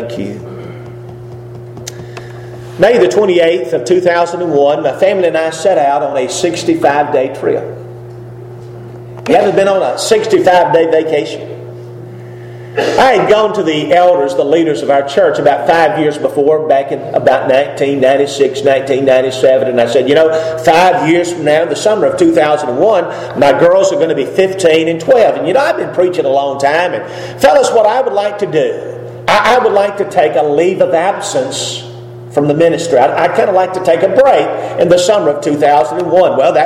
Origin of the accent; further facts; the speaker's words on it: Hendersonville, Tennessee, United States; Where are you from, sir? Where's your home? And you know what I usually say? Hendersonville, Tennessee. Just outside of Nashville